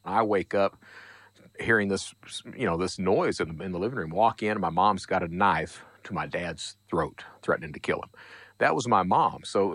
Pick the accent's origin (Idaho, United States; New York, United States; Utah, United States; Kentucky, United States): Kentucky, United States; Hazard; I'm from Eastern Kentucky. Hazard is coal country.